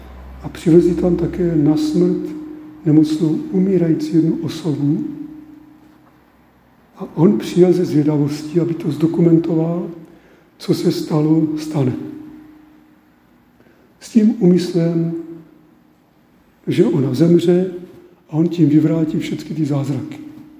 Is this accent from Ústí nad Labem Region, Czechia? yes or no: no; Uherčice, South Moravian Region, Czechia; tady já jsem z Uherčic, a u nás byl kněz tehdy